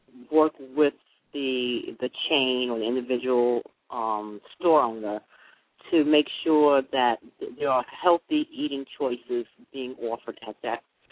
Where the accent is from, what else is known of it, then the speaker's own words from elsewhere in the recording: Harlem, New York, United States; I'm actually from Harlem, and I remember growing up in Harlem